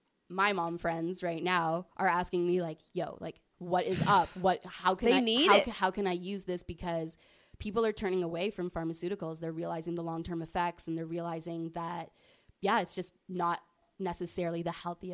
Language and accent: English; Canada; We're from Canada.